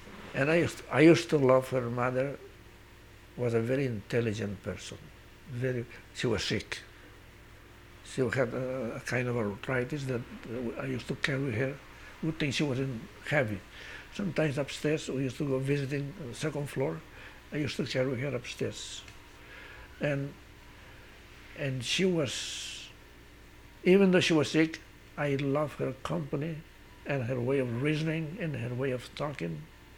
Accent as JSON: {"language": "English", "town": "Piles", "region": "Valencian Community", "country": "Spain", "tie": "born or raised there", "second_language": "English", "said": "And in my hometown, Piles, today has changed because it's next to the seashore, and that has been a boom for quite a few years."}